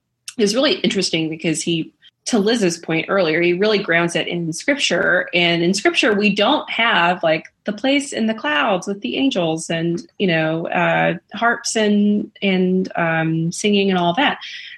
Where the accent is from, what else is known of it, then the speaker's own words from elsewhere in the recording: Alabama, United States; I'm from Alabama. We've got them in Alabama too